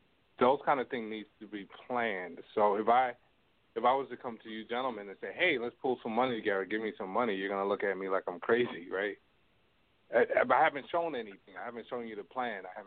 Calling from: Toronto, Ontario, Canada; I'm calling from Toronto

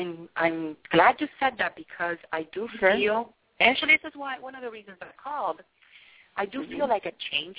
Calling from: Miami, Florida, United States; I'm calling from Miami.

